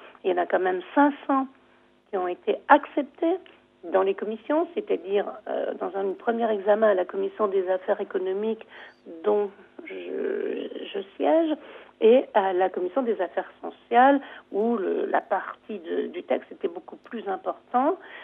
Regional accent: Hauts-de-France, France; je suis originaire et que j'habite, je suis députée du Pas-de-Calais.

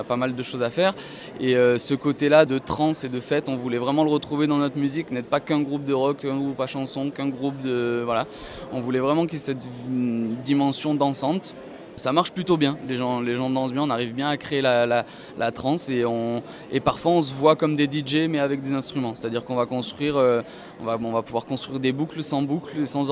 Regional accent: Marseille, Provence-Alpes-Côte d'Azur, France; Tout à fait, bien sûr, je viens de Marseille.

